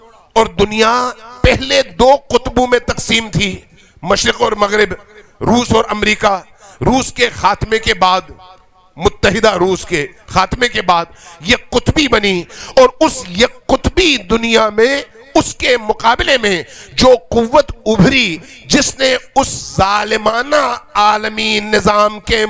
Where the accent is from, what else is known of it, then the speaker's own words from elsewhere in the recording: Gilgit-Baltistan, Pakistan; ہم پاکستانی ہیں، پاکستانی ہیں، ہم گلگت بلتستانی بھی ہیں.